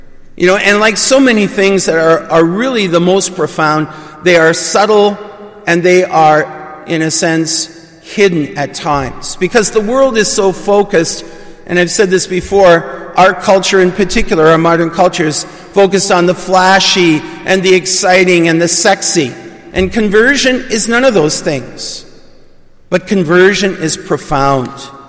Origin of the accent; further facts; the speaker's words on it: Chatham, Ontario, Canada; when I was growing up in Chatham, Ontario.